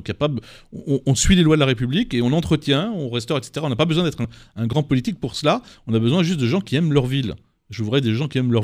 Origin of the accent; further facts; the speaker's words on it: Paris, Île-de-France, France; Moi, je suis parisien depuis toujours.